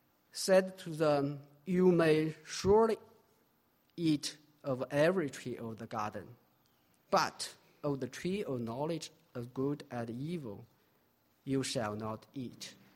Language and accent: English; China; first language Chinese; English is a second language; And I often mocked by them for the sake of my accent. Why? Because Chinese language has abided in me before I begin to study English. Anytime when I write or speak in English, I must think first in Chinese and then translate it to the English.